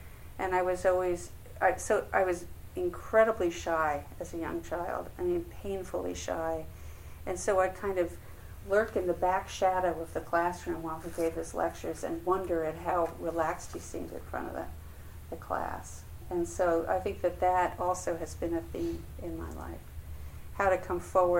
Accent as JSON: {"language": "English", "region": "New York", "country": "United States", "tie": "born or raised there", "said": "And I grew up on Long Island, which is just east of New York City, during the Eisenhower and Kennedy years. I was a child. And in the suburbs"}